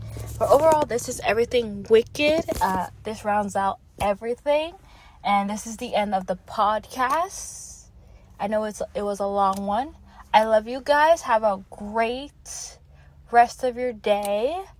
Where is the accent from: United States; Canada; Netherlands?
Canada; as a Canadian, Thanksgiving in October